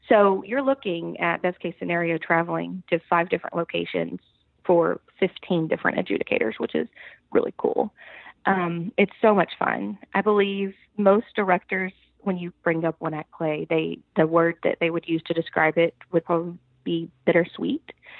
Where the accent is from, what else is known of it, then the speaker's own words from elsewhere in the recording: Mahia, Texas, United States; Okay, well, I grew up in Mahia, Texas, which is a pretty small town.